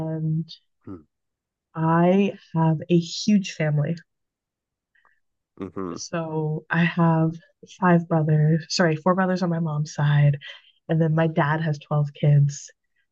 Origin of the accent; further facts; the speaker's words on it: Jamaica; So I don't really celebrate being Jamaican because I feel like it's a celebration in itself.